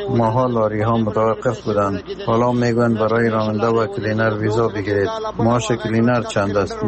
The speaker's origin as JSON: {"language": "Persian", "country": "Afghanistan", "said": "ما افغان هستیم، خانه های ما در افغانستان است."}